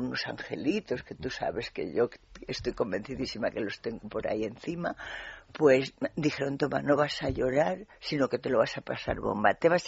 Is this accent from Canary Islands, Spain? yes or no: no; Valencia, Valencian Community, Spain; en Valencia, en toda, en mi tierra